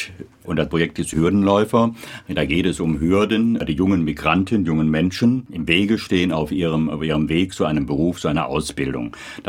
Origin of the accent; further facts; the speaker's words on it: North Rhine-Westphalia, Germany; könnte als Niederrheiner keine Karnevalssendung machen.